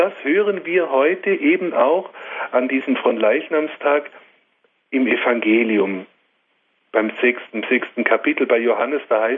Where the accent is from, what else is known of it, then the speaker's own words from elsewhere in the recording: Switzerland; Über der Grenze bei uns in der Schweiz drüben hängt es dann